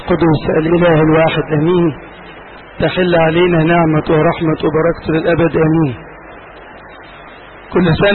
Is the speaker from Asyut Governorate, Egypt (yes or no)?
yes; Asyut, Asyut Governorate, Egypt; حتى عندنا في اسيوط انا بسهر 4 ليالي غير الليلتين بتوع مصر